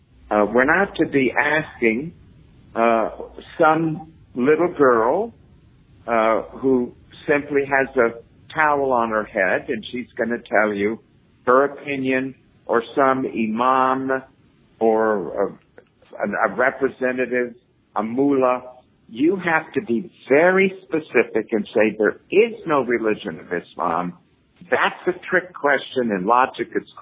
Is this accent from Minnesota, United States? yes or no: no; New York City, New York, United States; And I said, look, I'm from New York City. I grew up with death threats.